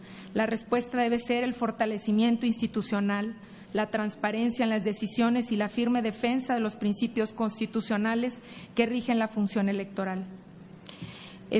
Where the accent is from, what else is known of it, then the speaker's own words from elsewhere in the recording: Tamaulipas, Mexico; Soy del estado de Tamaulipas y no lo digo solo como una referencia geográfica, sino como una identidad impregnada en los valores y en el actuar. Ser tamaulipeca implica conocer de primera mano los desafíos que enfrentan muchas regiones del país.